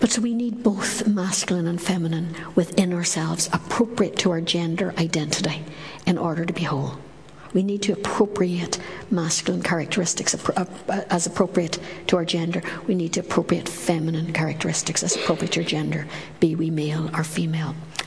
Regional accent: Northern Ireland, United Kingdom; And especially where I come from Northern Ireland, and Northern Ireland is very homocentric.

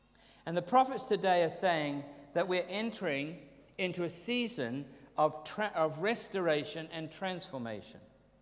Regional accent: New Zealand; When I was growing up in New Zealand, I always looked forward to the changing seasons for a variety of reasons.

